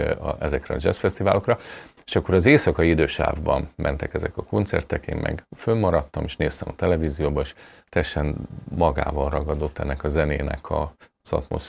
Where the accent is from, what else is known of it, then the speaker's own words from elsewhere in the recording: Pécs, Baranya, Hungary; én Pécset születtem, és ott is nőttem föl, és akkor jártam föl 2 évig, vonatoztam Budapestre